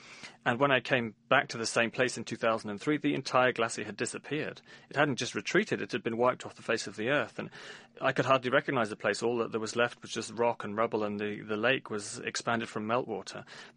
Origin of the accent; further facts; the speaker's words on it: Peru; I grew up in Peru, and my father was working there as a geologist in the early 1980s.